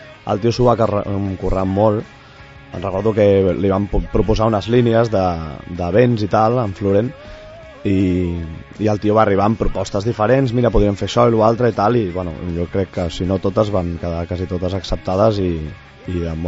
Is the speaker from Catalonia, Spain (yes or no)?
yes; Sant Cugat del Vallès, Catalonia, Spain; jo sóc de Sant Cugat